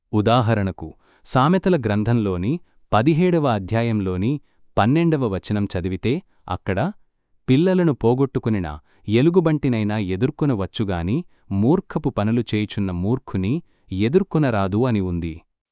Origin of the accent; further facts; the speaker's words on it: Poduru, Andhra Pradesh, India; నా స్వగ్రామం పశ్చిమగోదావరి జిల్లా పోడూరులోనే నా మేనమామగారింటి వద్ద నా వివాహం